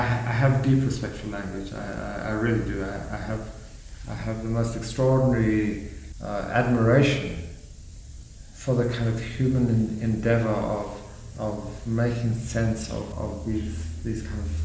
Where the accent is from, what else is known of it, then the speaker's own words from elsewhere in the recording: Lesotho; But I was there, and I was enjoying it. I came from Lesotho.